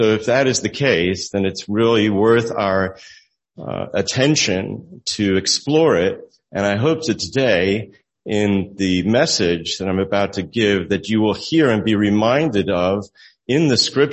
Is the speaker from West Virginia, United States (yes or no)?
no; New Jersey, United States; But we in New Jersey grow up learning